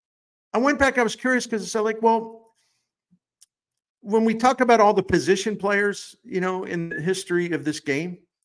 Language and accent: English; Baltimore, Maryland, United States; We didn't like the Red Sox growing up in Baltimore